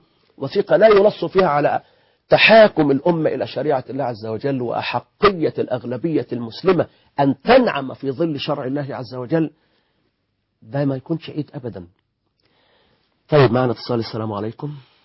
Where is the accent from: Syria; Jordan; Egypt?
Egypt; في بلادنا مصر